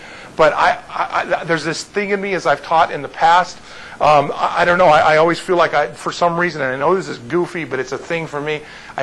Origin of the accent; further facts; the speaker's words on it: United States; Whereas, as an American, now maybe if you epistle means...